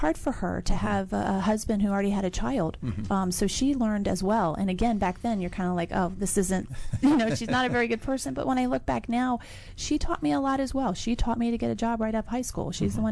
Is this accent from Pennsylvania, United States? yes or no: no; Ashburn, Virginia, United States; also born or lived in Leesburg; I was born in Leesburg, Virginia, so I'm a local girl. And I was raised in Ashburn, Virginia.